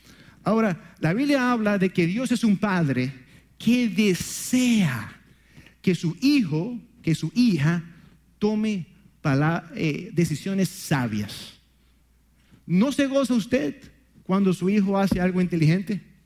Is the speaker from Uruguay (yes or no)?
no; Venezuela; en aquellos años cuando me crié yo en Venezuela